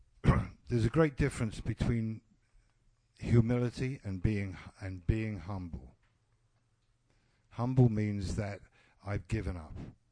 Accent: England, United Kingdom; As an Englishman, all I can remember about humble was

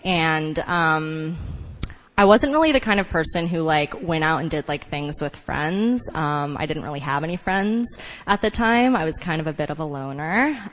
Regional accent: California, United States; moved away as an adult; now in New York, United States; I'm from California. I lived there until I was 22. When I moved to New York

